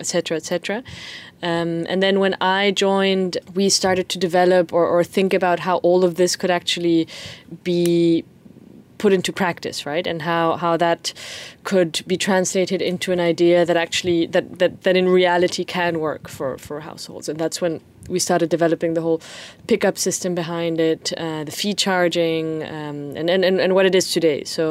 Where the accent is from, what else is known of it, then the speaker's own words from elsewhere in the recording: Peru; just the fact that I am from Peru in a way.